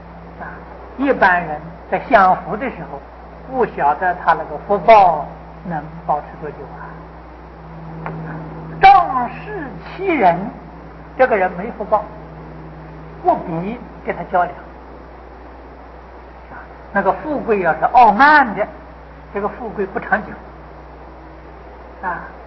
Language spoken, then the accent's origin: Chinese; China; 可见得我们中国人呢，把这个侮辱看得非常重啊